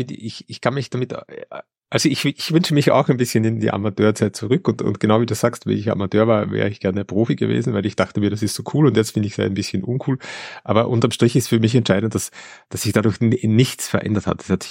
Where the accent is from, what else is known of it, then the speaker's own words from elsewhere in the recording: Linz, Upper Austria, Austria; der oberösterreichischen Landeshauptstadt Linz. Die eben meine Heimatstadt ist.